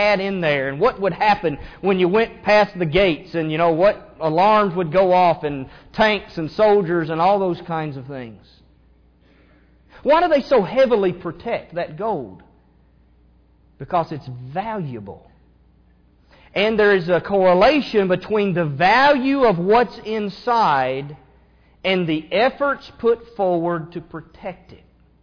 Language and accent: English; Elizabethtown, Kentucky, United States; You know, I grew up in Elizabethtown, Kentucky, just down the road from Fort Knox.